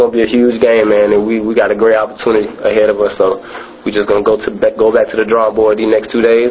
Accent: Florida, United States; So, me personally, I'm from Florida

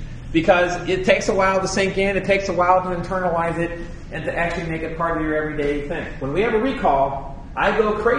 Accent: Cincinnati, Ohio, United States; I grew up in Cincinnati. I know Southwest Ohio.

